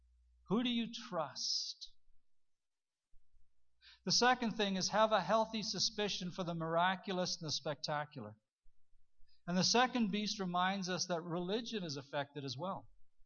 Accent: Canada; The thing I always liked about us as Canadian Baptists is Tommy Douglas was an ordained pastor with our denomination.

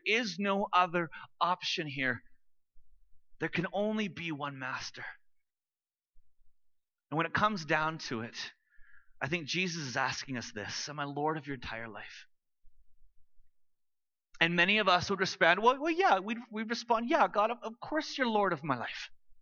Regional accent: Vancouver, British Columbia, Canada; I grew up in Vancouver. I grew up in a two-income family. We weren't rich by Vancouver standards, but we were comfortable.

